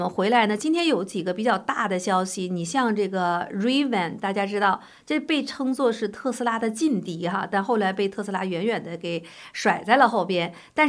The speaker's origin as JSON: {"language": "Chinese", "country": "China", "moved": "yes", "lives_now": "United States", "said": "我是来自大陆，有的时候我会习惯用大陆的一些名词"}